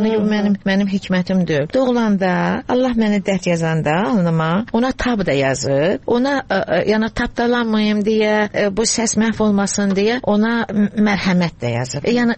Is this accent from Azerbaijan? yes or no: yes; Baku, Azerbaijan; born there; Və mən birinci nəsiləm ki, ana tərəf, ana vətənim Şuşa, atat vətənim Qəbələ olduğu halda birinci ziyalılardanam ki, Bakıda doğulmuşam.